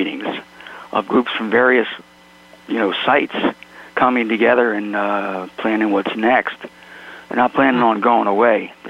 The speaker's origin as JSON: {"language": "English", "region": "Pennsylvania", "country": "United States", "tie": "born or raised there", "lives_now": "Berkeley, United States", "said": "I grew up in the States, born in Pennsylvania. Now I'm on the West Coast in Berkeley"}